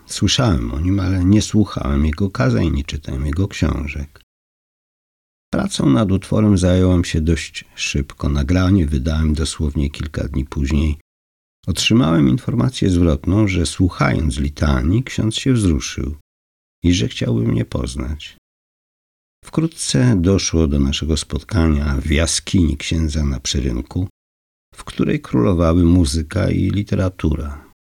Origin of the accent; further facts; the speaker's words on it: Subcarpathian Voivodeship, Poland; now in Warsaw, Poland; Pochodzę z Podkarpacia, na co dzień mieszkam w Warszawie